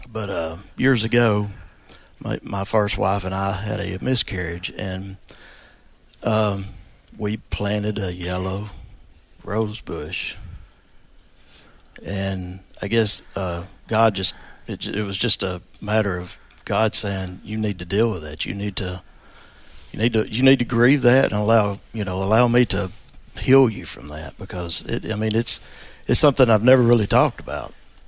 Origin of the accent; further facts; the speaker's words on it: Alabama, United States; I'm from Alabama. Home of the Crimson Tide.